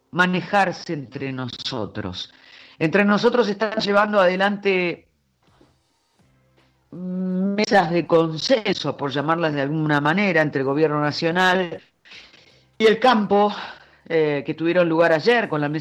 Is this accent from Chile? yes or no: no; Argentina; como los argentinos ya conocemos ese tema